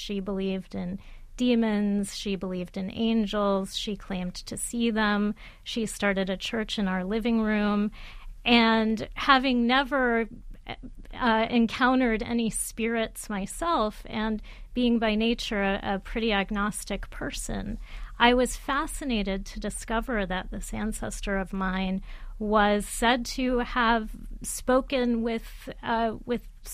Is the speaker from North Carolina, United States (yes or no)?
no; Miami, Florida, United States; And we were growing up in Miami, and our reality simply didn't map onto that.